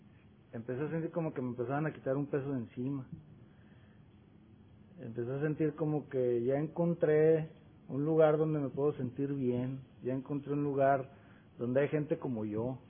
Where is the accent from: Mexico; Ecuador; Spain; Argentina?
Mexico; Torreón, Coahuila; Venimos de México, de Torreón, Coahuila